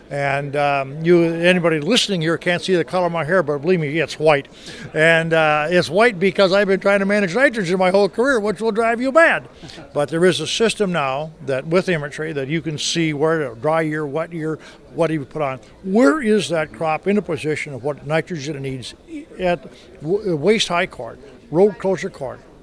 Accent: Minnesota, United States; I'm from Minnesota.

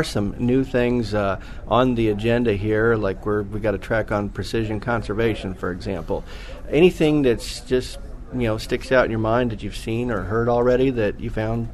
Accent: Florida, United States; So I'm from Florida here in the United States. Certainly we knew a lot about sugarcane there.

